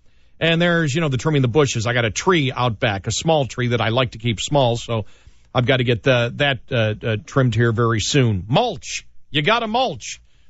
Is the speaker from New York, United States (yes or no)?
yes; New York, United States; You know, I grew up in New York, but I lived all over the country.